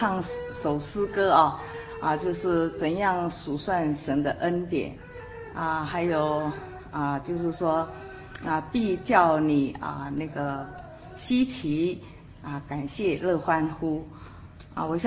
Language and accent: Chinese; Taiwan; 我从前我是从台湾来的